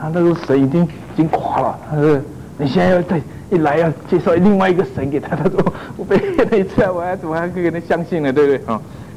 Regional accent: Taiwan; 所以你知道我是从台湾来的哈，哦，啊，我对这个大陆的背景哦，实在是一窍不通这样哈

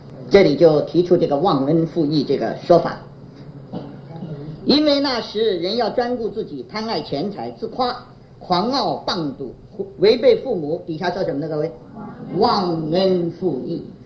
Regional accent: China; 我们中国人叫老天爷了，是不是？

